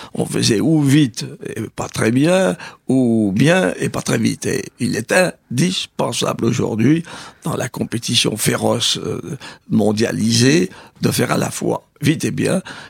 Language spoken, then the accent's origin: French; Bourgoin-Jallieu, Auvergne-Rhône-Alpes, France; born there; puisque je suis né à Bourgoin, entre Lyon et Grenoble, dans l'Isère, donc dans le Dauphiné.